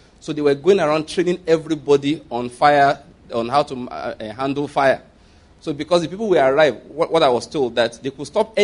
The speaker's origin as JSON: {"language": "English", "country": "Nigeria", "said": "And of course, you know, I came from Nigeria where... Oh, praise the Lord. You know, Nigeria, we are tough people, though."}